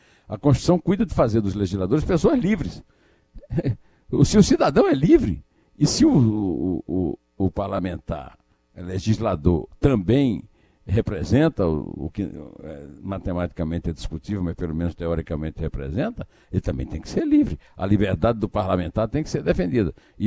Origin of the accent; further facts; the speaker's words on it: Brazil; como cidadão responsável, como brasileiro, como interessado em escapar desse vírus